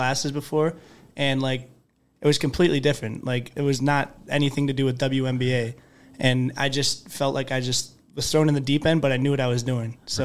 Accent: Alden, New York, United States; I'm a sophomore, sport management major, marketing minor, and I'm from Alden, New York.

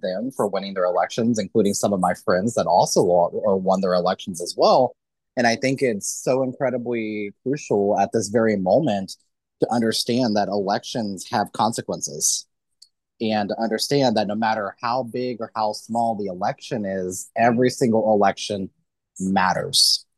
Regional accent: Missouri, United States; now in Kansas, United States; states like here in Kansas, where I am, and then my home state of Missouri.

